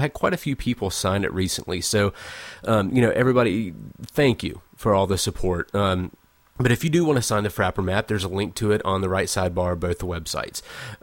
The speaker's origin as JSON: {"language": "English", "town": "Fort Worth", "region": "Texas", "country": "United States", "tie": "born or raised there", "said": "Fort Worth, Texas, which is right here, in my hometown."}